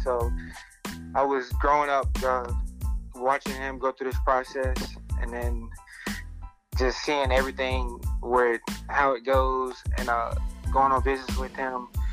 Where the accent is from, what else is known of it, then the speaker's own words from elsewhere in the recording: Greenville, South Carolina, United States; So I'm from Greenville, South Carolina.